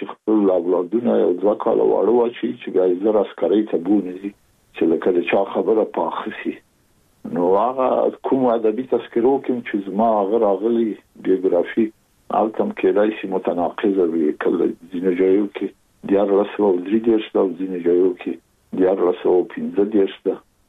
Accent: Kabul, Afghanistan; زه زېږېدلی په کابل کې یم. د کابل په چارګي کې ګزرګاه پله ته ورڅېرمه، او کلی د شکلا خان کلا. هلته زه زېږېدلی یم، خو یو درې یا څلور کاله وروسته زما کورنۍ بیا د مراد خان ته کډه شوې ده، چې هلته د پدري کلا ده.

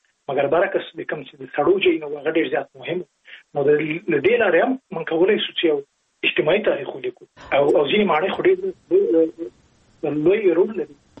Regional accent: Jalalabad, Nangarhar, Afghanistan; زه په جلال آباد کې لوی سوی

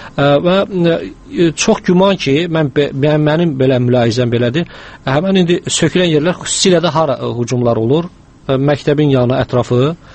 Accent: Lerik, Lerik District, Azerbaijan; biz Lerikliyik ümumiyyətlər.

